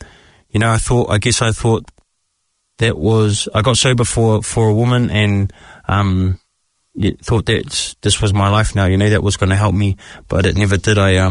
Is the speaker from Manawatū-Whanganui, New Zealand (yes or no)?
no; Wellsford, Auckland, New Zealand; I'm from Wellsford